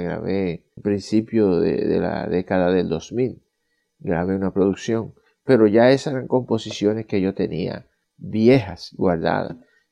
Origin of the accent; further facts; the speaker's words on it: La Vega, Dominican Republic; born there; donde yo nací, en La Vega, en el Cibao, esta ciudad es muy artística, tiene muchos elementos culturales.